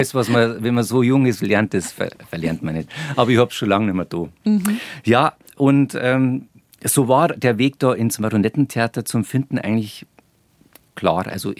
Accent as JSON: {"language": "German", "town": "Reichersbeuern", "region": "Bavaria", "country": "Germany", "tie": "born or raised there", "said": "Ich bin nämlich aus Reichersbayern. Das ist ein kleiner Ort zwischen Bad Tölz und Tegernsee. Mhm. Und ja, da habe ich eine ganz wunderbare Kindheit verbracht"}